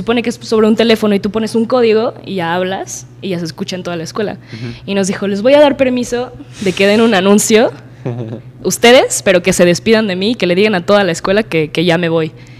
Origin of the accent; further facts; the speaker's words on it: Mexico; Pero obviamente somos mexicanos y pues ya saben la cultura.